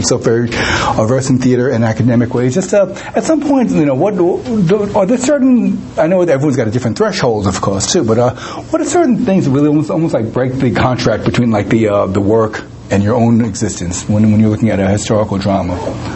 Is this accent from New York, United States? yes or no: yes; Flushing, New York, United States; I grew up in Flushing, which is, you know, now the second, so much of the signage is in Asian languages. So it was ironic that when I was growing up, we were one of the few Chinese families, few Asian families there.